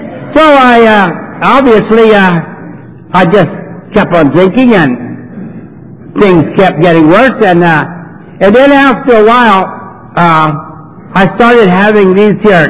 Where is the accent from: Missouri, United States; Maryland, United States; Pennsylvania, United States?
Pennsylvania, United States; Philadelphia; I was in the city of Philadelphia, born and raised in Kensington.